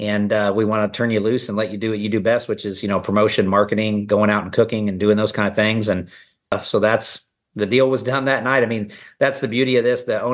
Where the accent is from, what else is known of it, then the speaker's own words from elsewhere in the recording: Kansas, United States; They've never been sold in Kansas City, but they are a made in Kansas product. I was born and raised in Kansas.